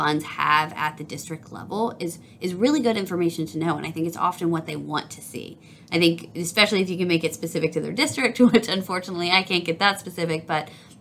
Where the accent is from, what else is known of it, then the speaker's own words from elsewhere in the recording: Alabama, United States; I know I always talk about, you know, I'm from Alabama, so I knew what it was like to drive 30 minutes through farmland to get to a friend's house.